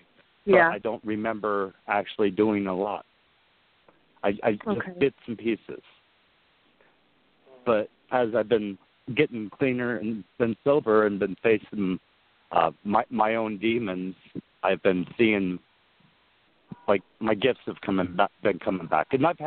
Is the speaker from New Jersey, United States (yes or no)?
no; Colorado, United States; I'm from Colorado.